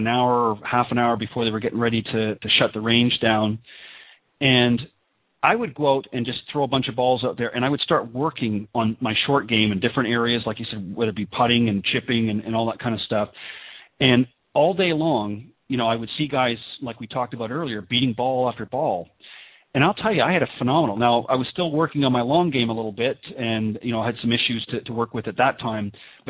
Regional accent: Canada; moved away as an adult; now in United States; I'm originally from Canada and I moved down to the U.S. About 7 or 8 years ago.

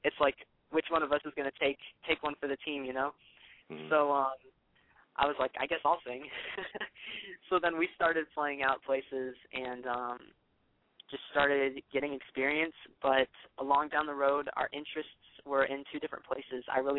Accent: Tennessee, United States; also born or lived in Long Beach, California; I was born in Long Beach, California, and lived there about 6 years of my life. Then we moved out to Memphis, Tennessee, and lived there during my middle school years

